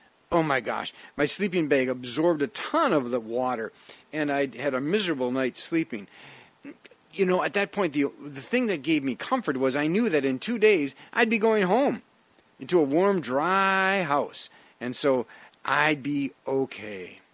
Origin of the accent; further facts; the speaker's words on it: Wisconsin, United States; Now, as a kid growing up in Wisconsin, I remember camping sometimes with Boy Scouts in the middle of summer